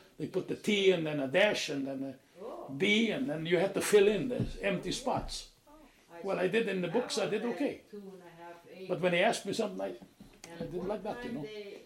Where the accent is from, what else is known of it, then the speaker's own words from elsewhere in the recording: Germany; English is a second language; moved away; Because when I came from Germany, I came from the farm. I had no trade, eh?